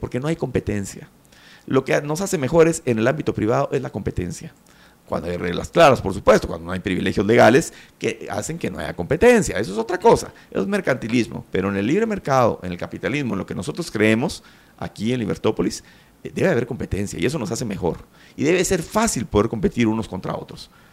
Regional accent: Guatemala

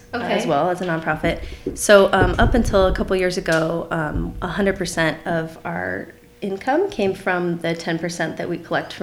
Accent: Prescott, Arizona, United States; also born or lived in Oregon / Tucson; So I was born and raised here in Prescott.

